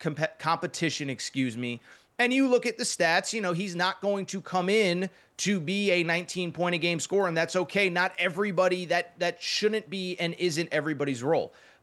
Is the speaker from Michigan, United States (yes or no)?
no; Connecticut, United States; I grew up in Connecticut. I think that's really where my love of college basketball and college sports came from.